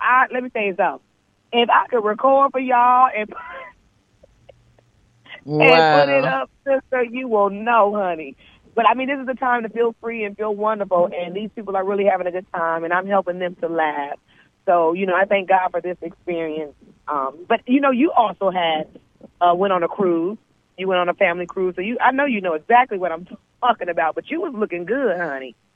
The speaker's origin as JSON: {"language": "English", "region": "California", "country": "United States", "tie": "born or raised there", "said": "I mean, you know, I grew up in California."}